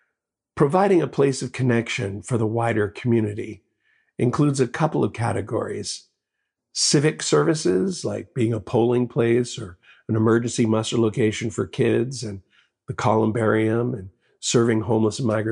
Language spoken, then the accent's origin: English; United States; But as an American, I expect things to be easy.